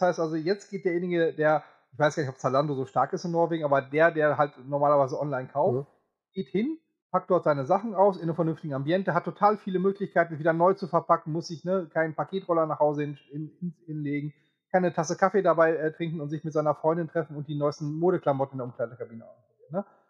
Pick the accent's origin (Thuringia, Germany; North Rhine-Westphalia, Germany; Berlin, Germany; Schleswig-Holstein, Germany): North Rhine-Westphalia, Germany; wir können auch sonst bei uns in NRW, da kenne ich mich besser aus, Gelsenkirchen, oder wir nehmen auch von mir aus meine Heimat, hier Coesfeld oder Dülmen